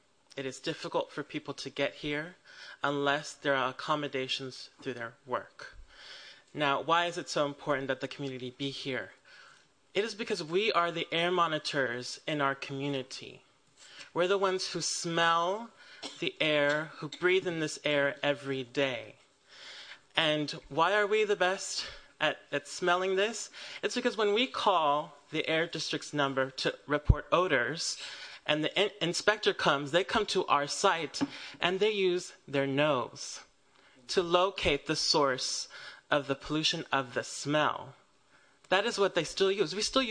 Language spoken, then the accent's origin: English; Oakland, California, United States; I am from East Oakland in the Flatlands.